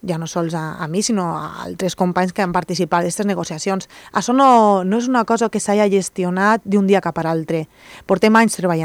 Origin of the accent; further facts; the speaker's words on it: Elche, Valencian Community, Spain; jo allà on vaig la gent sap que sóc de Carrús.